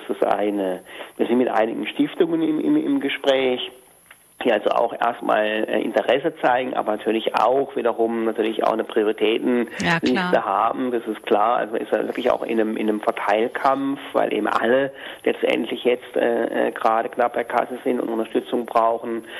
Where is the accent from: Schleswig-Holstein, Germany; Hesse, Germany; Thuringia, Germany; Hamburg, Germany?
Hamburg, Germany; ich jetzt also als Hamburger an den Oberbürgermeister schreiben